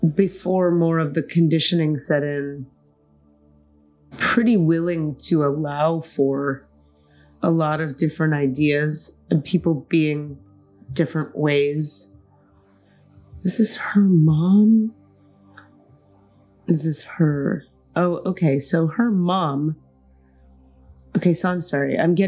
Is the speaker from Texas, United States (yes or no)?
no; Miami, Florida, United States; there were families in Miami when I grew up in Miami that I would go hang out with.